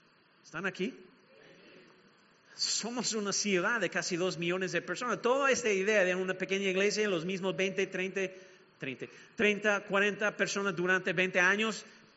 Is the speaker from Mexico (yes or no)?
yes; Mexico; Los gringos, bueno, soy mexicano